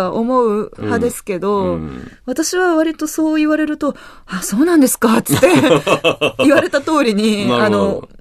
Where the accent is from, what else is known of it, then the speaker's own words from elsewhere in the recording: Saitama, Japan; あ、そうです。まあ、玉っ子です。